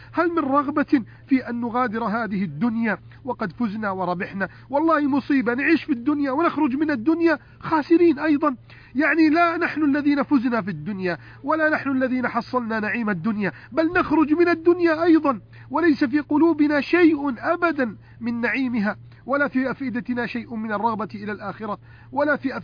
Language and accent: Arabic; Egypt; بلدنا مصر